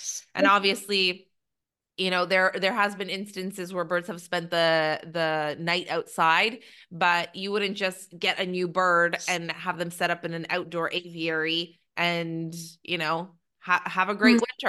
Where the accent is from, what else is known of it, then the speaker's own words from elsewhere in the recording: Canada; I'm from Canada, so I know that it can get like minus 27, minus 35.